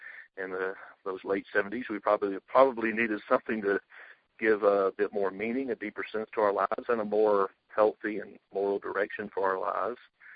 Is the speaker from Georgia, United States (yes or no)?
yes; Atlanta, Georgia, United States; Yeah, you know, I grew up in Atlanta where there's a Baptist church on every corner, so it was kind of inevitable.